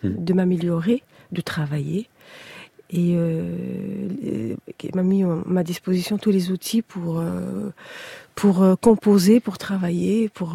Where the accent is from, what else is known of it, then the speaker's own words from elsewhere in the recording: Kabylie, Algeria; now in France; parce que je suis kabyle, et je voulais rendre hommage à cette belle culture